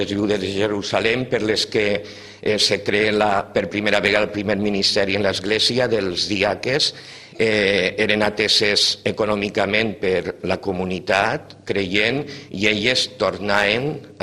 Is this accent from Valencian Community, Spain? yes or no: yes; Vila-real, Valencian Community, Spain; nosaltres que som de Villarreal